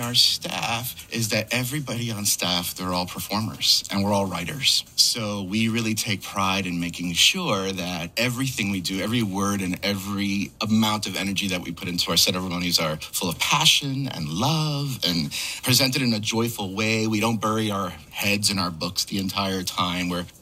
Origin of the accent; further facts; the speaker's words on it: New York City, New York, United States; I grew up in New York City. I'm a total New Yorker.